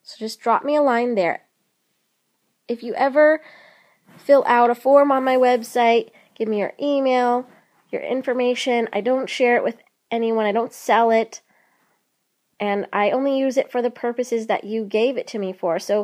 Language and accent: English; Seattle, Washington, United States; I am going to the Great Emerald City, my hometown of Seattle